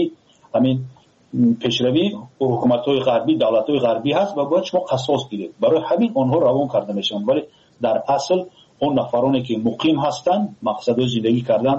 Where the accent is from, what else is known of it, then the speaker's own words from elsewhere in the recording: Tajikistan; فخر کنند تاجیکان که ما تاجیک هستیم